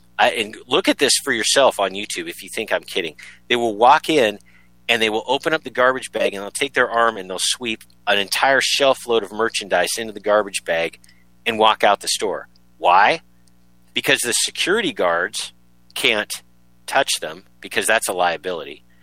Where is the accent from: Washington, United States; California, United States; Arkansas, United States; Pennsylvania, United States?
Washington, United States; Washington, my home state, is closing some of its prisons because they don't have enough inmates.